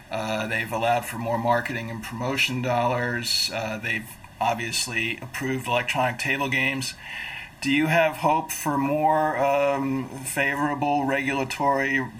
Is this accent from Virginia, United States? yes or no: no; New York, United States; if I wasn't a New Yorker, I might think that was just spin, but I am a New Yorker